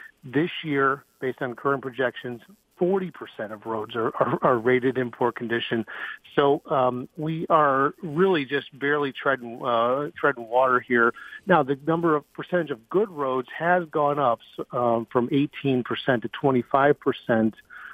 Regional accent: Chelsea, United States; I'm originally from Chelsea. My parents live 1/4 mile west of the city limits of Chelsea. Have so for 20 years.

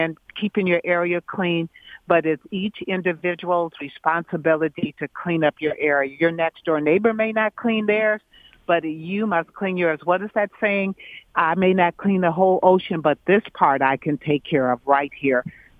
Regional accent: Detroit, Michigan, United States; I tell them boldly, I'm from Detroit. I live in East English Village.

